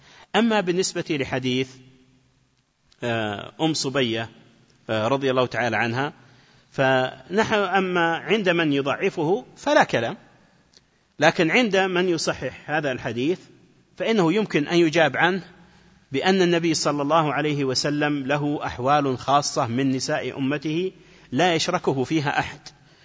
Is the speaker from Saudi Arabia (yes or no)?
yes; Najd, Saudi Arabia; فيجعلون أحواضا صغيرة تسمى عندنا في نجد القرو